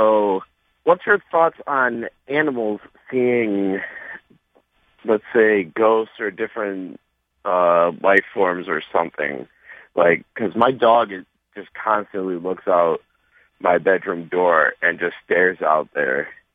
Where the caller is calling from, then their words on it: Cleveland, Ohio, United States; from Cleveland.